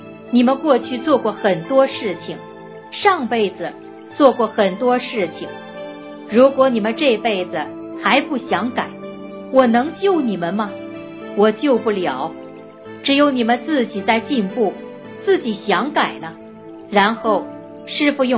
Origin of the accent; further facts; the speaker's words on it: China; 这就是我们中国人讲的一句话，叫近朱者赤，近墨者黑